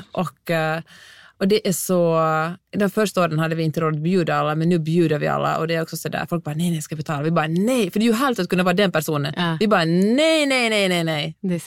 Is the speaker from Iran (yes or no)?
no; Helsinki, Uusimaa, Finland; och jag kommer från Helsingfors